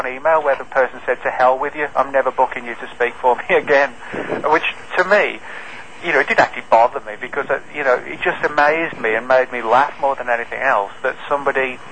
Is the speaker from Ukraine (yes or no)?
no; England, United Kingdom; now in Dallas, United States; I'm originally from England, but my wife's from Beaumont, Texas, and we live in Dallas.